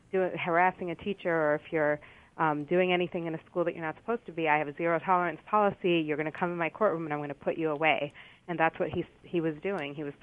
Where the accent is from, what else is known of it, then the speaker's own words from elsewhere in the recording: Pennsylvania, United States; in Pennsylvania, my home state